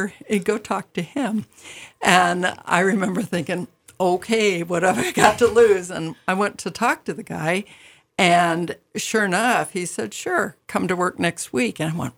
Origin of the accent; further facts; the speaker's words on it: Chicago, Illinois, United States; also born or lived in Dallas; now in Bonners Ferry, United States; because I'm basically from Chicago and Dallas. And so when I moved here, it was on a lark with a bunch of friends